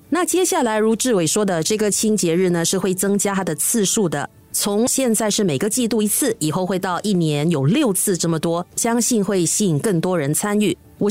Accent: Singapore; 一再提醒着我们新加坡人的公民意识距离日本、距离台湾社会等等恐怕还有一段很大的距离

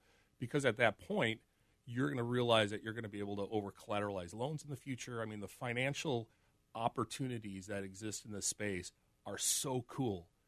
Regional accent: United States; I cannot go to Binance as an exchange because I'm an American

